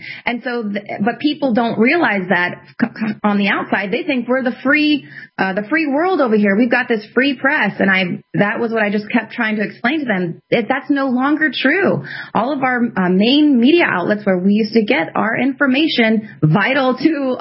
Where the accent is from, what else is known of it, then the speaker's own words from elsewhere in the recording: Texas, United States; Everyone instantly, where are you from? Texas. Oh, who'd you vote for?